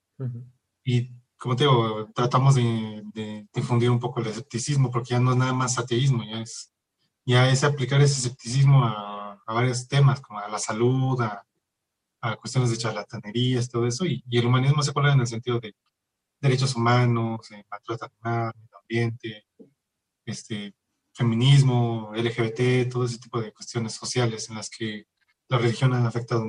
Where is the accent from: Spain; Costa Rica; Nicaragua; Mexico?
Mexico; La mayoría somos mexicanos.